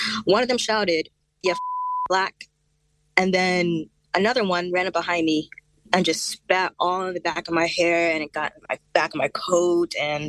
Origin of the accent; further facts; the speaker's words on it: Georgia, United States; so I'm from Georgia, you know, the deep south.